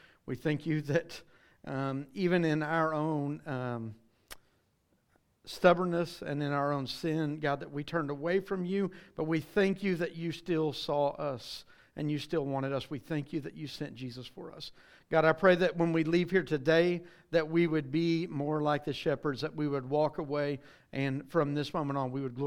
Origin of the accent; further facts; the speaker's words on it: Oklahoma, United States; I'm going to say we're all from Oklahoma as far as we're all in this room.